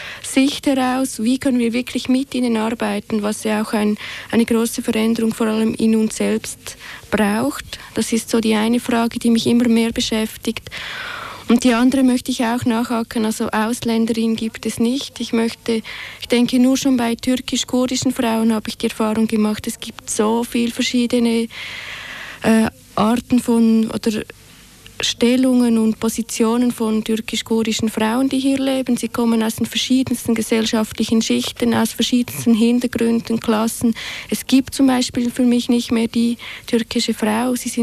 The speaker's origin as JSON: {"language": "German", "country": "Switzerland", "said": "dass ich als Schweizerin ja wahrscheinlich ein bisschen mehr weiß, wie die Strukturen hier sind"}